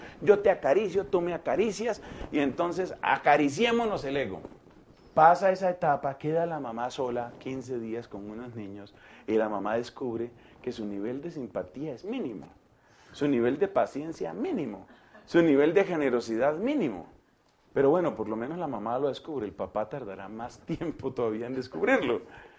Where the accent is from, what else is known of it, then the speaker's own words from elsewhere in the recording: Colombia; Más o menos como somos los colombianos